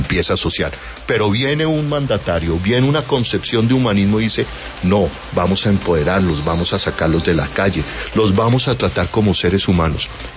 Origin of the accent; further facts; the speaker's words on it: Bogotá, Colombia; Nosotros crecimos en la Bogotá de los gamines, cuando el gamín era una figura clásica de Bogotá.